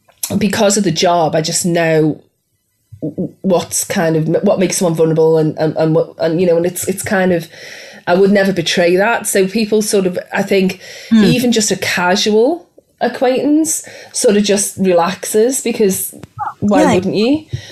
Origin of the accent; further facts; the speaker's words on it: England, United Kingdom; I don't want to be rude and I'm English, right? And I can't be rude.